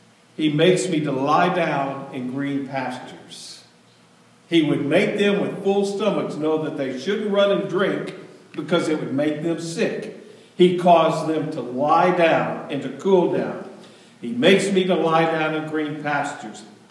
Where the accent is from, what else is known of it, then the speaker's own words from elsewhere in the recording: Texas, United States; And see, I grew up in Texas, South Texas, where it was just as hot as blazes.